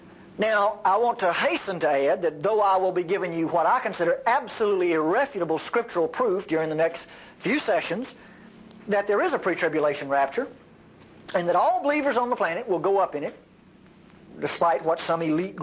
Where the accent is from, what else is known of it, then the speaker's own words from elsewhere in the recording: Texas, United States; I'm an American, I'm a Texan, and I demand an opinion.